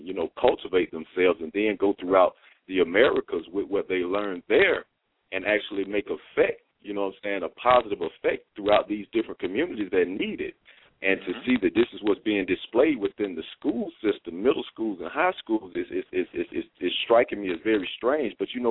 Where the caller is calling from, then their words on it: Atlanta, Georgia, United States; I'm calling out of Atlanta, Georgia.